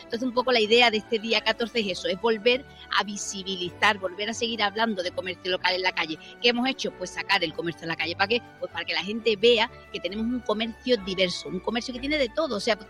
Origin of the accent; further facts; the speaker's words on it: Cádiz, Andalusia, Spain; lo que refleja cómo somos los gaditanos y las gaditanas.